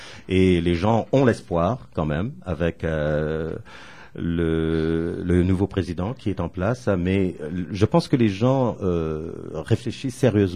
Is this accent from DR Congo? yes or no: no; Canada; comme on dit bien chez nous au Canada français